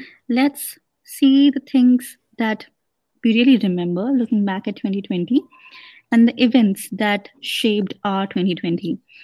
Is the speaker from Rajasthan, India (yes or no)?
no; Kanpur, Uttar Pradesh, India; the 19th I was back to my hometown, and the next day it was lockdown. And had I not booked it, had I waited for a day more, I would never be in Kanpur. I would be in Bangalore.